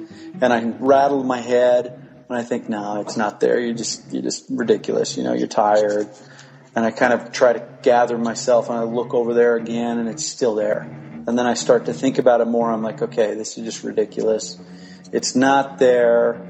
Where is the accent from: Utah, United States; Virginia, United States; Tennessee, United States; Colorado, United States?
Utah, United States; Salt Lake City; I'm from Salt Lake City.